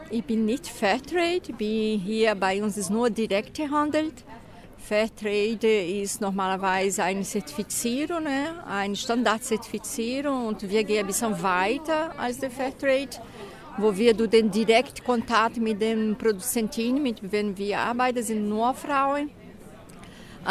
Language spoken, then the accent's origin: German; Brazil; Und hier verkaufen wir Spezialitätscafés aus meiner Heimatregion in Brasilien.